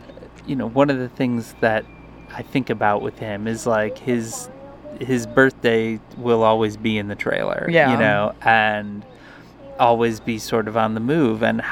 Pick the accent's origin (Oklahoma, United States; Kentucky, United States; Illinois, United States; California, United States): Illinois, United States; Chicago; growing up in Chicago, like I did, the whole idea of, like, a dry heat is so foreign